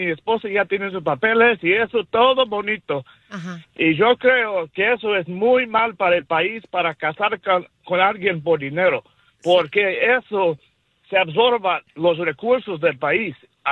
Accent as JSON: {"language": "Spanish", "country": "United States", "tie": "born there", "also_born_or_lived": "Brazil", "said": "Yo quiero decir que yo soy americano, ¿verdad? Yo me nací aquí, yo vivía en Brasil cuando era niño por muchos años."}